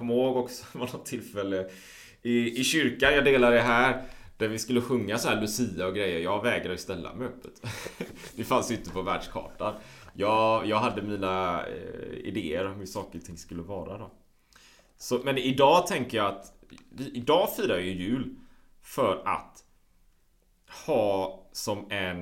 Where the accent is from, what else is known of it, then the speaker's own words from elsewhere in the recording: Sweden; vi hade ju inga högtider hemma i Sverige liksom, inte på det sättet.